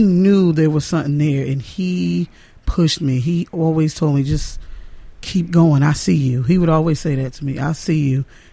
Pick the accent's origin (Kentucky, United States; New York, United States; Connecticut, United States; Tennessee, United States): Connecticut, United States; Danbury; Danbury, Connecticut.